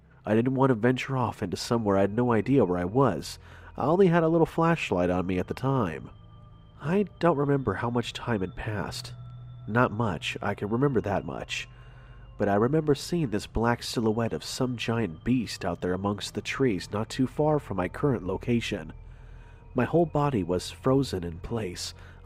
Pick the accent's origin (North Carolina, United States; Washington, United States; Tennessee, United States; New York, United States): Tennessee, United States; I'm born and raised in Tennessee, but I guess somewhere off down in history, all our family is originally from Kansas.